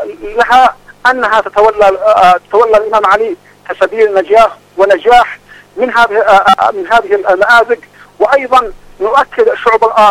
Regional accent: Yemen

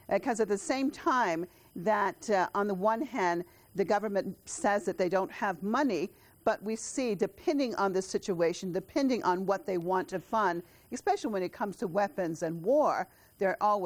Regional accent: United States; as an American, I can tell you definitely we are very far from what you guys used to have in the States.

